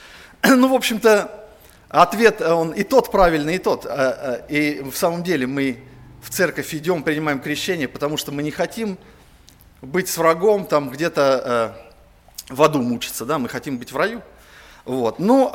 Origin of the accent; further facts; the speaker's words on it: Voronezh, Voronezh Oblast, Russia; Вы знаете, вот когда я еще рос в Воронеже, родился, и когда я вот был подросток